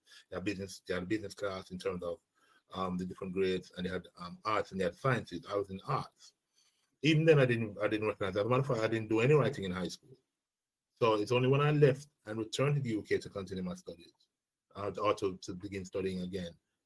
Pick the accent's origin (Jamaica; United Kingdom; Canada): Jamaica; So my father's Jamaican and I grew up in Jamaica and Jamaica's always been my life. Jamaica's always been my heart, you know.